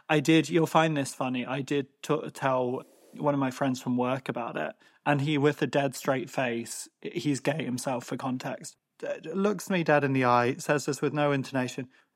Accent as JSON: {"language": "English", "country": "Ireland", "said": "Or does me as an Irish guy dumping you mean that you now hate all immigrants"}